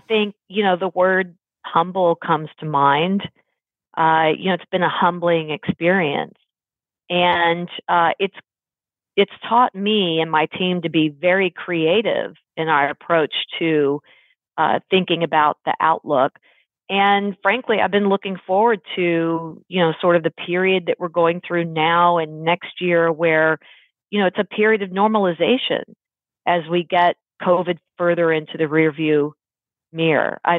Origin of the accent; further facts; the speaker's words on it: Texas, United States; I was quite into college ball growing up in Texas. That was really the Texas thing, high school and college ball.